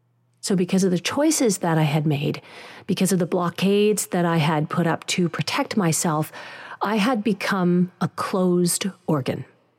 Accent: Pakistan; I mean, I'm Pakistani. South Asians know my provenance from a mile away as something to do with the shape of my nose and my moles

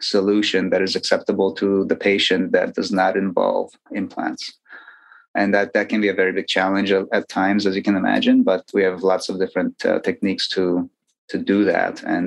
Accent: Chicago, Illinois, United States; also born or lived in Poland; I was born in Poland, but I lived in Chicago most of my life, and most of my training is from Chicago.

